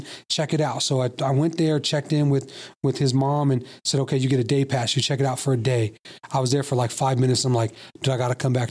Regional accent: Indiana, United States; growing up in Northwest Indiana, the biggest college football you had was Notre Dame

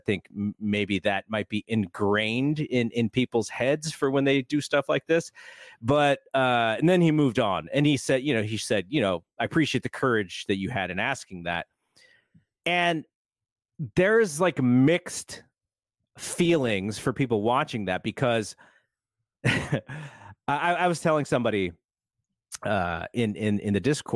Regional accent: San Jose, California, United States; And I know he's coming to my hometown. I know he'll be here in San Jose.

